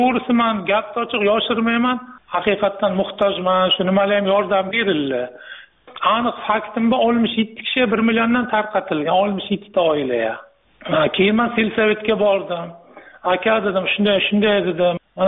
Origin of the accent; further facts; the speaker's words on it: Qarshi, Qashqadaryo Region, Uzbekistan; o'zim Qarshi shahrida tug'ilib Qarshag'ira o'ski katta bo'lganman.